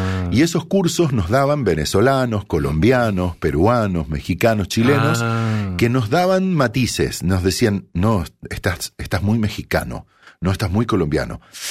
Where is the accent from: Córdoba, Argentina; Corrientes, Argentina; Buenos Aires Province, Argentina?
Corrientes, Argentina; que soy un correntino